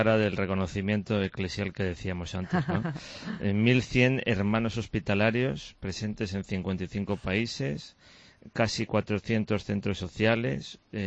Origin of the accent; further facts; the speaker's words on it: Spain; nos tenemos que sentir también como católicos españoles orgullosos